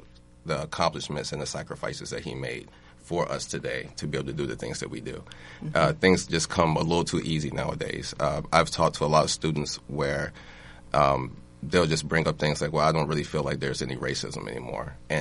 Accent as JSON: {"language": "English", "region": "Virginia", "country": "United States", "tie": "born or raised there", "said": "Well, I know for me, growing up in Virginia, it was more so on what was going on a local basis. So I know my grandmother would go to rallies and things like that in Virginia."}